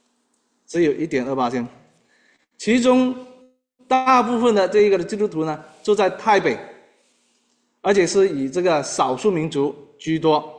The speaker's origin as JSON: {"language": "Chinese", "country": "Malaysia", "said": "我是马来西亚人，这我很清楚。"}